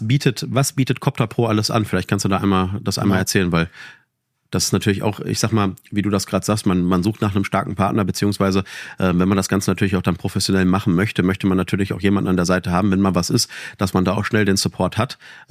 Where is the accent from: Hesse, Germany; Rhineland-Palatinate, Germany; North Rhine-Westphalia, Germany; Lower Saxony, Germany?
North Rhine-Westphalia, Germany; Dortmund; jetzt ich komme aus Dortmund